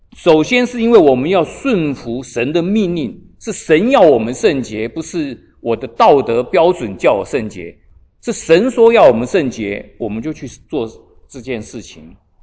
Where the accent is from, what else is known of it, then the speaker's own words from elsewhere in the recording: China; 我们中国人中文字的爱呢